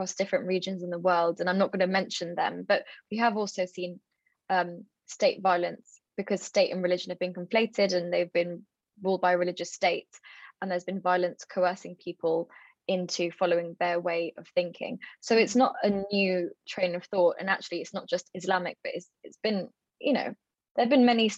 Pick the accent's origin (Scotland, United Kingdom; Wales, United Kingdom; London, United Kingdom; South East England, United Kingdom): London, United Kingdom; I was born in London. I'm, you know, a Londoner.